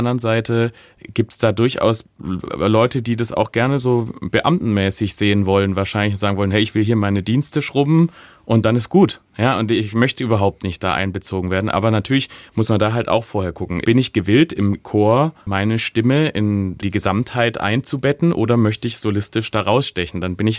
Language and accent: German; Tübingen, Baden-Württemberg, Germany; Ja, ich komme aus Tübingen, genau.